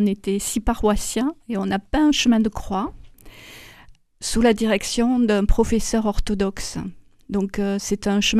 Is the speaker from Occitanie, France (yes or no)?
yes; Ax-les-Thermes, Occitanie, France; Oui, en fait, quand j'étais jeune, enfin, j'ai grandi à Axe-les-Thermes et je ne m'intéressais qu'au ski.